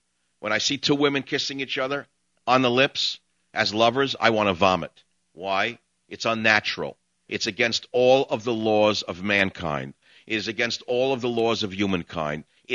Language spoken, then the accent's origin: English; United States; That offends me as an American.